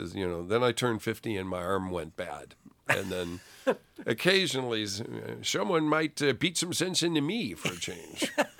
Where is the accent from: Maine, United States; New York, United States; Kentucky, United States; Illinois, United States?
Illinois, United States; Chicago; one of the earliest films I remember watching when growing up in Chicago